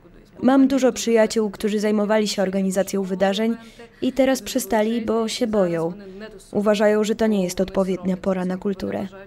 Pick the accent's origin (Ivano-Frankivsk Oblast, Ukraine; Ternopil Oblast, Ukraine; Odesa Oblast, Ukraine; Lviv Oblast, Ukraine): Odesa Oblast, Ukraine; Bilhorod-Dnistrovskyi; Pochodzę z Białego Grodu nad Dniestrem, teoretycznie położonego 2 godziny jazdy stąd